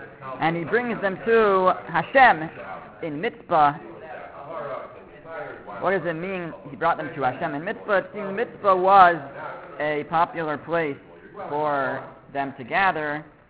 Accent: Canada; I'll use the excuse that I'm Canadian, although I don't know Canadian law so well either

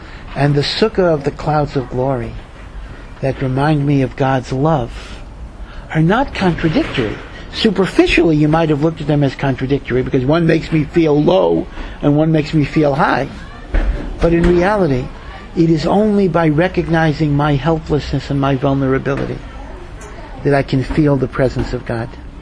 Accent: United States; as an American, you know, my netiya would be, you know, optimism, you know.

